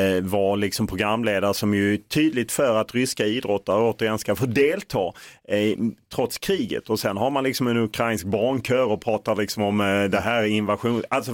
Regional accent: Lund, Skåne, Sweden; Ja, trots att jag är från Lund, väldigt nära Danmark.

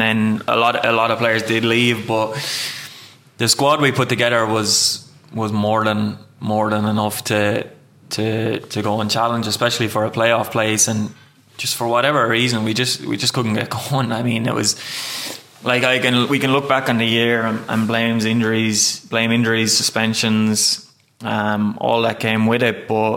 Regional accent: County Wexford, Ireland; I didn't want to go to the Premier and I want to play for my hometown club, but at the end of the day, it has to be what's best for you. And fair play to Wexford

